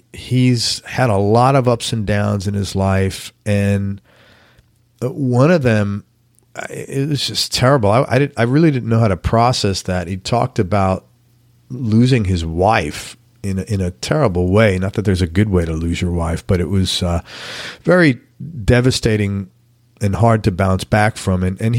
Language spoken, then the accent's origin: English; New York City, New York, United States; and I'm 55, growing up in New York City in the 70s was really difficult. I lived in the Bronx.